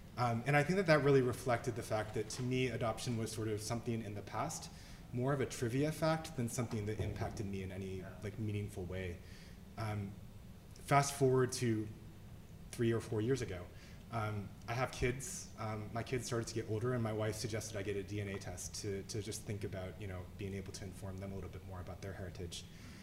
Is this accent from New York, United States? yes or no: yes; New York, United States; also born or lived in Korea; I was adopted from Korea in the early 80s. I was part of sort of the first big wave of Korean adoptees. My parents are white, and I was adopted into a very small rural town in upstate New York.